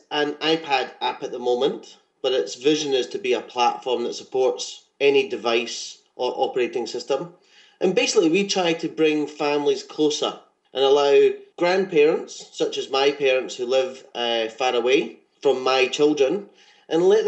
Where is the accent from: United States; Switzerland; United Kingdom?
United Kingdom; I'm British and I'm married to an Australian.